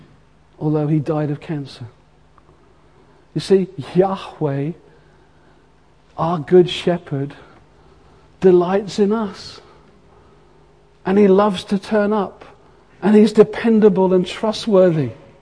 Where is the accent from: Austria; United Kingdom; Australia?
United Kingdom; Or just nod your head, because I know we're British.